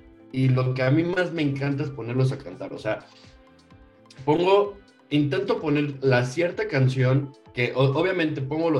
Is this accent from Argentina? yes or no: no; Toluca, State of Mexico, Mexico; yo que soy de Toluca, tocar en Toluca, que sé como qué tipo de música le gusta a los de aquí